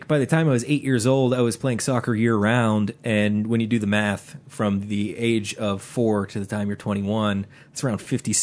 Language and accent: English; Ellwood City, Pennsylvania, United States; born there; I was born in Elwood City, Pennsylvania.